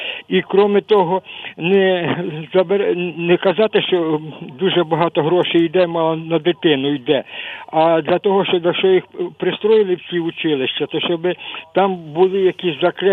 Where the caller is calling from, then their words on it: Vinnytsia, Vinnytsia Oblast, Ukraine; Я з Вінниці